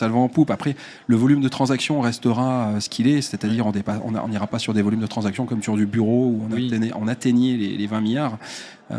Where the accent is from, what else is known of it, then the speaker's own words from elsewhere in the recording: France; On est français, on est souvent négatif.